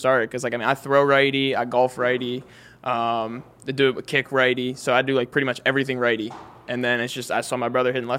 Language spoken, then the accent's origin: English; Mars, Pennsylvania, United States; I'm like, no, like, I'm from Mars.